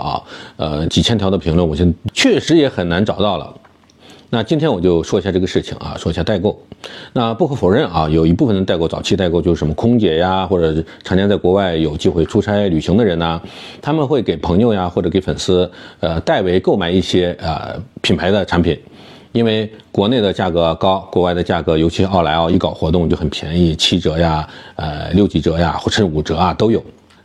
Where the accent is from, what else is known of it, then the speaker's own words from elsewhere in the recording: Shaanxi, China; 我们陕西人叫日韩感对吧。